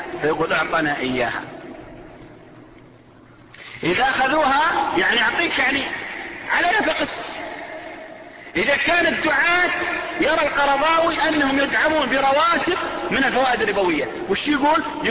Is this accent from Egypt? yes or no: no; Saudi Arabia; عندنا في السعودية